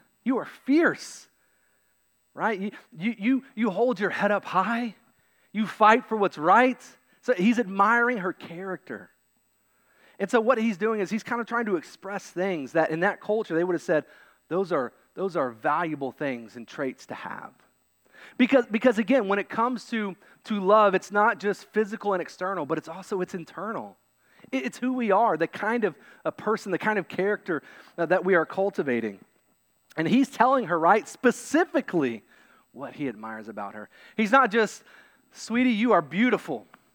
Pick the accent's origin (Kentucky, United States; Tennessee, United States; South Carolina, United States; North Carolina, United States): Kentucky, United States; I say that because I'm from Kentucky, okay?